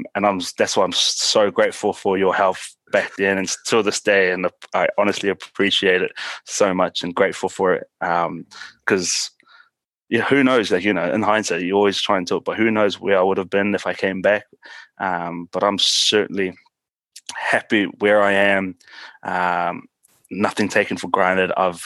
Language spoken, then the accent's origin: English; New Zealand; when I came back to New Zealand